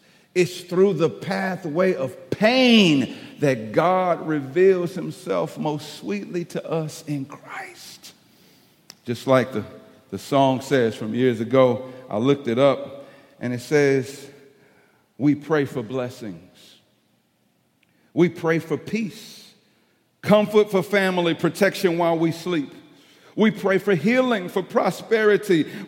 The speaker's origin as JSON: {"language": "English", "town": "East St. Louis", "region": "Illinois", "country": "United States", "tie": "born or raised there", "said": "So I was raised in East St. Louis. We moved to Texas, and the Lord saved me and pursued me in Louisiana"}